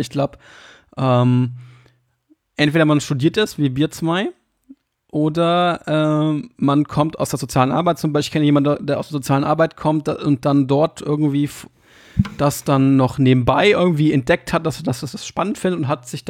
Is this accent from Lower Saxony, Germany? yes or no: yes; Hildesheim, Lower Saxony, Germany; Ich komme ja eigentlich aus Hildesheim.